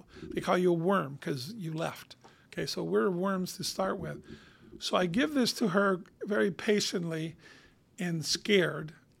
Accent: Cuba; Only thing I had was a baggie of dirt from my hometown, a baggie of dirt from the back of my house on there. And that was kind of it. A couple other souvenirs that had no monetary value. They were just things from Cuba

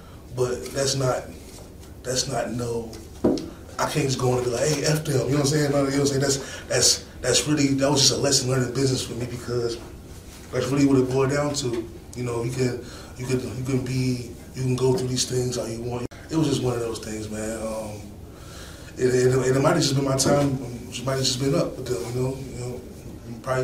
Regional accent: Cincinnati, Ohio, United States; also born or lived in Louisville, Kentucky; So when I was a child, I used to live in Louisville, Kentucky. But I was born and raised in Cincinnati, but my daddy got married and moved to Louisville.

